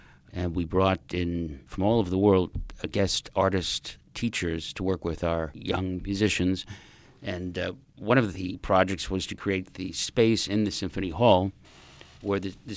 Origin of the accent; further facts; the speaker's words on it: Buffalo, New York, United States; My parents took me to the Buffalo Philharmonic. I grew up in Buffalo, and I just became enamored with the art form.